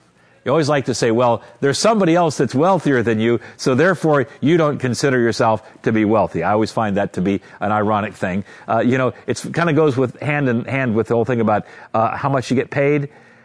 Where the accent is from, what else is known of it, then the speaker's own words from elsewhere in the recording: Vienna, Virginia, United States; when I became adult and was a member of Emmanuel Lutheran Church in my hometown, Vienna, Virginia, I was the poorest person there.